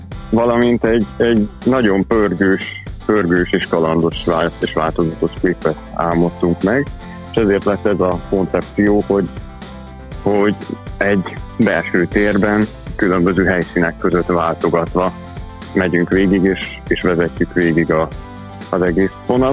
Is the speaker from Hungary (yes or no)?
yes; Debrecen, Hajdú-Bihar, Hungary; Ugye nagyrészt debreceniek vagyunk, ezért piros-fehér sálatot találtunk